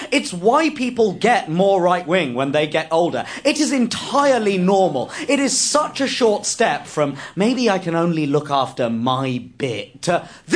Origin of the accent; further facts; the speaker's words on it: United Kingdom; because I'm not white and it's the only way to convince some people that I'm actually British.